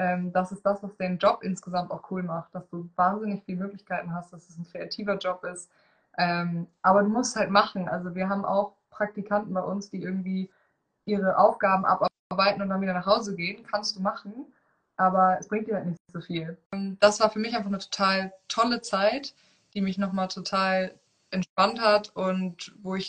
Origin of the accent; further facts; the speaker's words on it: Hamburg, Germany; Ja, nee, ich komme ja aus Hamburg.